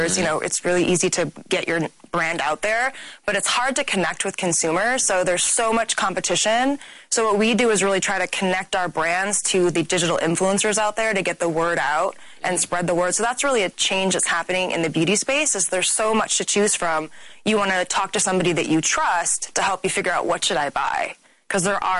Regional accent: Detroit, Michigan, United States; my grandfather started a grocery store in Detroit. So I'm originally from Detroit.

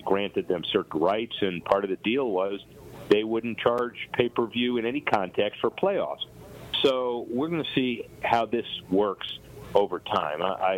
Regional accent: Miami, Florida, United States; growing up in Miami in the 70s, where the Dolphins were undefeated regular season

